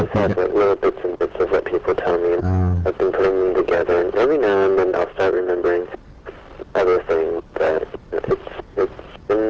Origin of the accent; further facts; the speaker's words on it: Rockford, Illinois, United States; born there; I was born in Rockford, Illinois, a small little town.